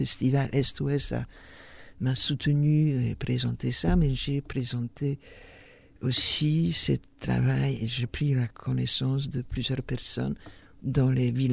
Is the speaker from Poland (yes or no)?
yes; Poland; French is a second language; Je suis polonaise, j'ajoute avant, c'est évident, depuis le début de cette émission